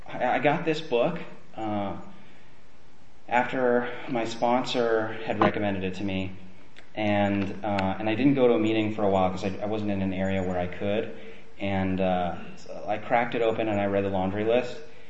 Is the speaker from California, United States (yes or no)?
yes; Santa Barbara, California, United States; I'm from Santa Barbara, by the way, from here, born and raised.